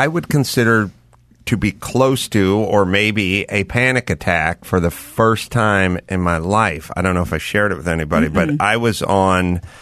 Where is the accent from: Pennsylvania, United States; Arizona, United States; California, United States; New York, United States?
California, United States; North Hollywood; I'm from North Hollywood. There's no panic attacks.